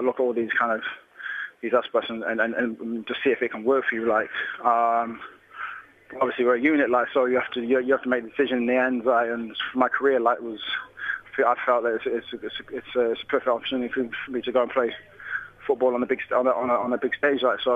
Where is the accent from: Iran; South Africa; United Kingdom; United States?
United Kingdom; Midlands; From growing up, I grew up in the Midlands